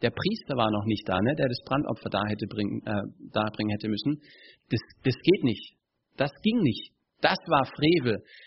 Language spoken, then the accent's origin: German; Stuttgart, Baden-Württemberg, Germany; Also ich komme nicht aus Brasilien, Kakao, ich komme aus Stuttgart.